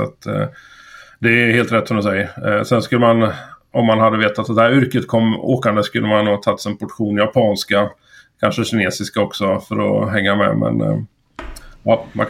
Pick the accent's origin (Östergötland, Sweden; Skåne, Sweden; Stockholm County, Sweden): Östergötland, Sweden; Motala; also born or lived in Luleå; jag är uppvuxen i Östergötland, i Motala. Och sen har jag gett mig ut i världen och pluggat till civilingenjör med bas i Luleå på Tekniska högskolan där. Och sen ner i Frankrike en sväng och faktiskt iväg även till Spanien.